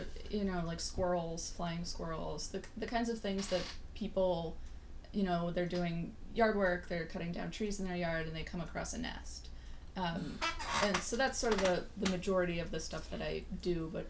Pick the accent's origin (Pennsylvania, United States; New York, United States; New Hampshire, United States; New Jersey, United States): New Hampshire, United States; moved away as an adult; now in Gloucester, United States; Yeah, so I'm not from Gloucester. I grew up in New Hampshire. I moved here about 7 years ago.